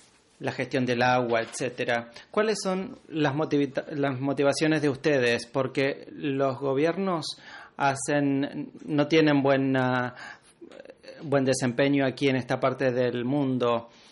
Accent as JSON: {"language": "Spanish", "town": "Abuja", "region": "Federal Capital Territory", "country": "Nigeria", "second_language": "Spanish", "said": "soy de Abuja, Nigeria"}